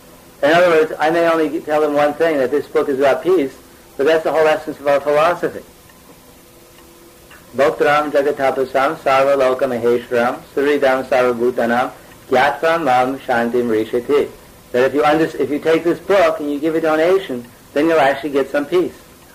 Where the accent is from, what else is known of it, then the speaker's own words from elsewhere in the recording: Brooklyn, New York, United States; I usually say, I'm from Chicago, because I'm from Brooklyn, but no one takes me seriously if I tell them that.